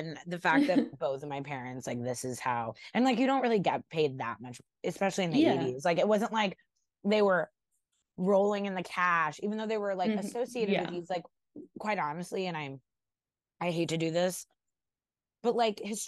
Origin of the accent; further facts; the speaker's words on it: New York, United States; born there; Okay, I was born in New York.